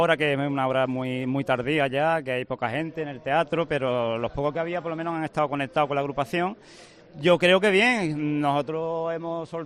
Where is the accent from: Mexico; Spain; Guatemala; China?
Spain; Cádiz, Andalusia; Aquí en Cádiz somos todos muy listos, porque nosotros somos todos de Cádiz, quitando a dos de Santoña que han venido con nosotros. Somos todos de Cádiz